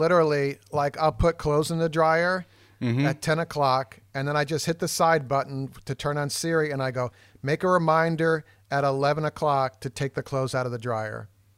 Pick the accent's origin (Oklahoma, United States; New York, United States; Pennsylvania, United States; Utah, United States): New York, United States; I mean, I'm from New York, so you become very aware of your surroundings at all times, because back in the day, it wasn't the greatest place to live.